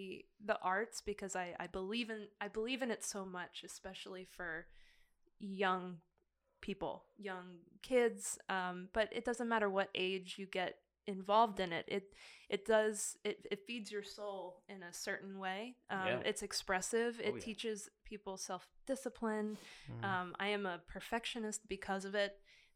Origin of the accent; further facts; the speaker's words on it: Pennsylvania, United States; now in Washington, United States; I'm originally from Pennsylvania, so it's not too far to go home to my family.